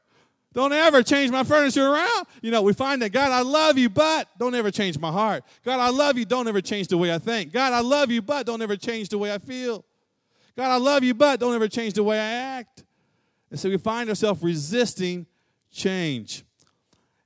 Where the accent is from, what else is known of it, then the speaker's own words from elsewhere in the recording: Muskogee, Oklahoma, United States; My high school, I grew up in Muskogee, Oklahoma, and I played for the Muskogee Roughers.